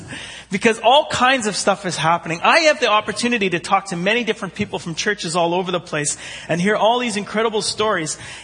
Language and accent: English; Edmonton, Alberta, Canada; I grew up in Edmonton.